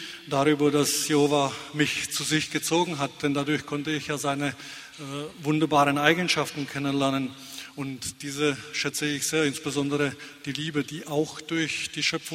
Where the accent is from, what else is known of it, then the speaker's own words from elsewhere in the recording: Czechia; Ich bin in Tschechien aufgewachsen